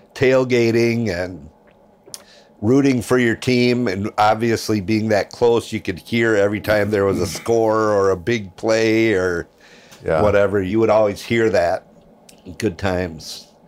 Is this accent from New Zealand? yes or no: no; Madison, Wisconsin, United States; I grew up in Madison, but my folks being from the Dodgeville, Mineral Point area